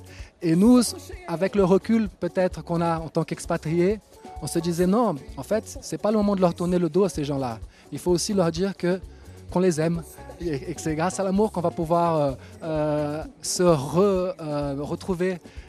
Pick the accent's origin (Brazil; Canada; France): Brazil; surtout en ce moment où la situation est quand même difficile chez nous au Brésil.